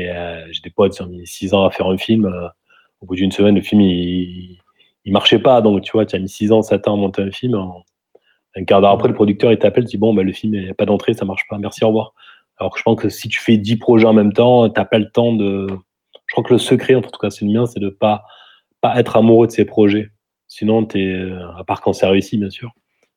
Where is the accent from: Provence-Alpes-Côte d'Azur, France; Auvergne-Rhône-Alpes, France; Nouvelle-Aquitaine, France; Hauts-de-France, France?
Provence-Alpes-Côte d'Azur, France; Marseille; Moi, je viens de Marseille, comme ça peut s'entendre peut-être, où j'y suis actuellement.